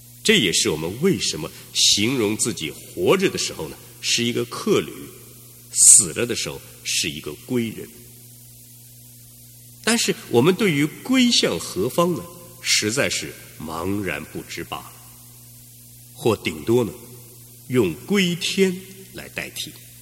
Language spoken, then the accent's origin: Chinese; China; 我们中国人说呢，这是大逆不道，要遭天责。